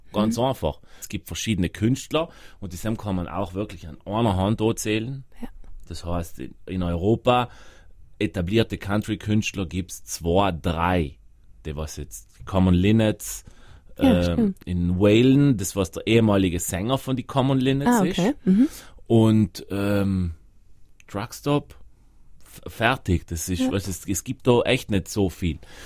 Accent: Trentino-Alto Adige, Italy; Deswegen ein paar Zuckerstangen auf dem Christbaum jetzt schon. Als Südtiroler.

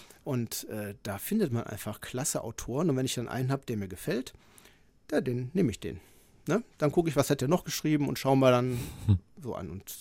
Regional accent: Düsseldorf, North Rhine-Westphalia, Germany; now in Italy; Man bedenkt, ich komme aus Düsseldorf, das ist eine Stadt von ungefähr 500.000 Einwohnern, das ist so viel wie Südtirol.

